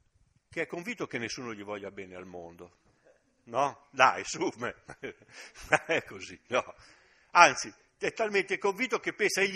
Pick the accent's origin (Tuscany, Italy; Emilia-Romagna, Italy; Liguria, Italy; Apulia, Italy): Liguria, Italy; io sono ligure, figuratevi